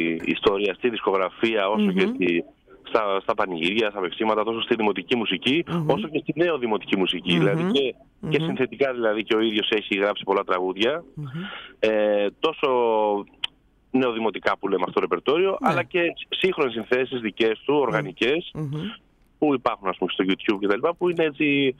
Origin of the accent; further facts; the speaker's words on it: Athens, Attica, Greece; σαν άνθρωποι που μεγαλώσαμε στην Αθήνα, πήγε σε μια μεγάλη πόλη.